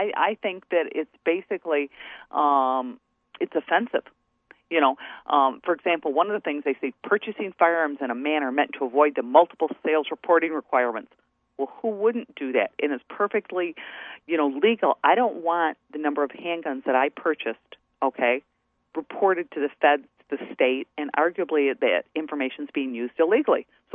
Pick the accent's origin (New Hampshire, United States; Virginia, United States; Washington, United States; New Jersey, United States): New Hampshire, United States; Okay, so I'm from New Hampshire, and I'm in a Florida gun store.